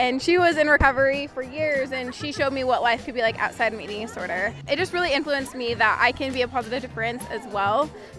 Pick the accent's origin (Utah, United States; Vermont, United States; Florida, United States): Utah, United States; Manti; I'm from Manti, Utah.